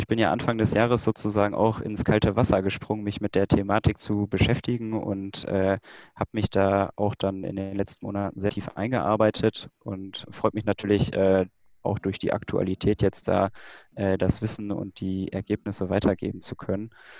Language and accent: German; Paderborn, North Rhine-Westphalia, Germany; Aber jetzt mal meine Heimatstadt als Beispiel genommen, Paderborn, also die Kernstadt selber hat gut 150.000 Einwohner.